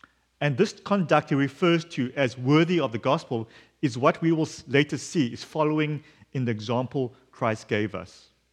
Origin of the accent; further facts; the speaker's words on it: South Africa; my home country, South Africa.